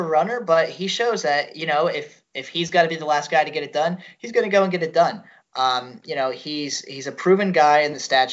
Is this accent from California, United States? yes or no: no; Philadelphia, Pennsylvania, United States; So since we're from the Philly area, why the hell wouldn't we go in and talk Eagles for a little bit?